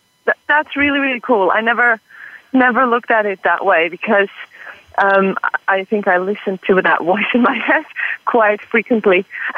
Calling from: Basel, Basel-Stadt, Switzerland; I'm calling in from Basel in Switzerland. I'm taking a lovely walk in the park near my house.

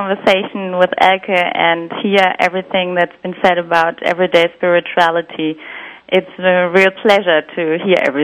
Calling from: Frankfurt, Hesse, Germany; I'm calling in from Frankfurt in Germany.

